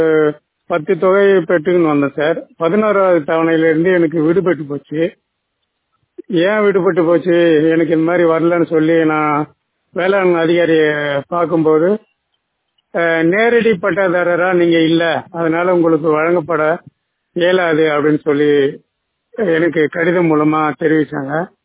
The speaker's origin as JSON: {"language": "Tamil", "town": "Kaliyappettai", "region": "Tamil Nadu", "country": "India", "said": "நான் கலியப்பேட்டை கிராமத்தை சேர்ந்தவன். இது உத்திரமேரூர் தாலுக்காவுக்கு உட்பட்டது, காஞ்சிபுரம் மாவட்டத்தை சேர்ந்தது."}